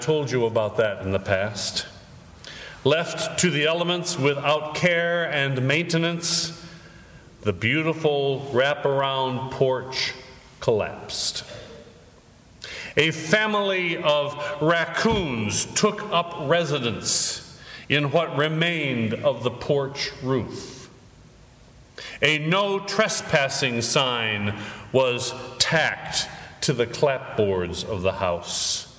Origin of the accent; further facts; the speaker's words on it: Frankfort, Michigan, United States; I have referred to a house on Forest Avenue in my hometown of Frankfort, Michigan.